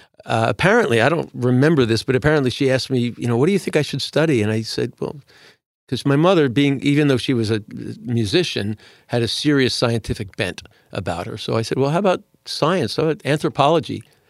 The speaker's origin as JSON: {"language": "English", "town": "Philadelphia", "region": "Pennsylvania", "country": "United States", "said": "I am from Philadelphia."}